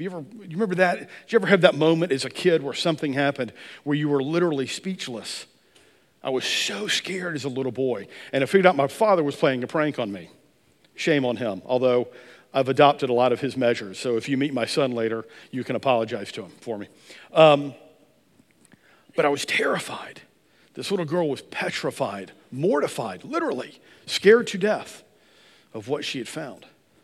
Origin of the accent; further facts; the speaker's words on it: North Carolina, United States; also born or lived in Georgia, United States; I'm from Georgia. I live in North Carolina. My entire family was born in North Carolina. They went to Georgia to have me. I don't know what that means. They did. I came back as quick as I could.